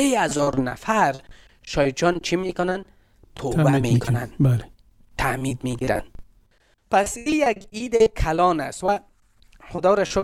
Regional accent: Afghanistan

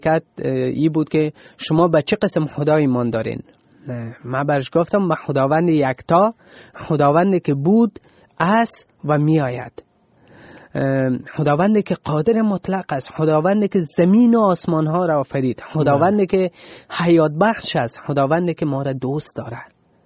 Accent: Afghanistan; خداوند این برکت بزرگ به ما افغانام داده که ما بتانیم پیرو عیسی مسیح باشیم

